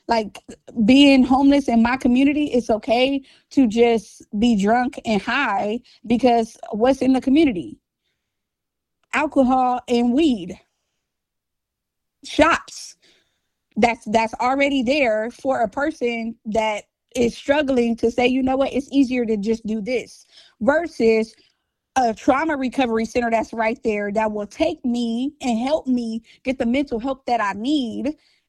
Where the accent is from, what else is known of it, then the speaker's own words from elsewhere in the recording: Los Angeles, California, United States; growing up in Cali and going to, growing up in Los Angeles, California, going to Dorsey Susan Miller High School